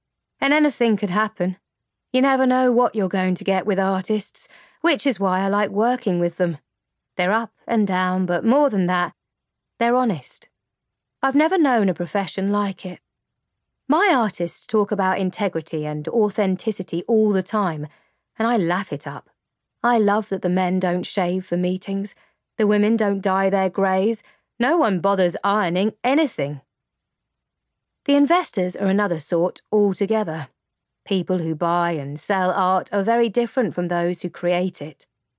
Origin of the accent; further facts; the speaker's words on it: London, United Kingdom; now in Bath, United Kingdom; whereas I'm originally from the East End, London. I've been living here for 20 years